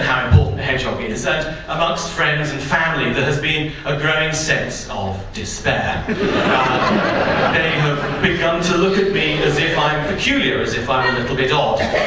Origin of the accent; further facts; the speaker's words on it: England, United Kingdom; Now, being English, I'm prone to the use of irony and stuff